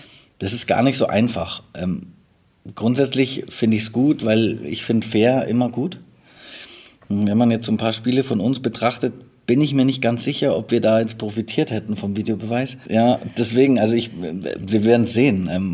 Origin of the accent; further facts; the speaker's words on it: Munich, Bavaria, Germany; ich bin in München aufgewachsen, also geboren sogar und aufgewachsen